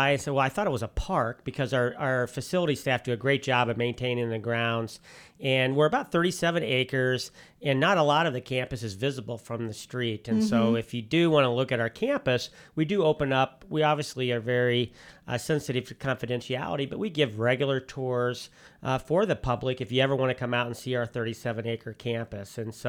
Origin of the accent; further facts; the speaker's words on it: Charleston, Illinois, United States; Well, I'm a hometown guy. I grew up in Charleston, got my graduate degree at U